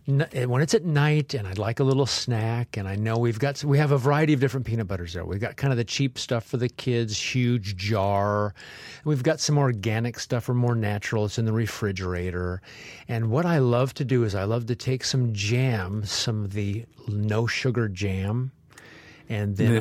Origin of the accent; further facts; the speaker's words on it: United States; to my mind as an American, I can just pick up memory easier out of the NAS.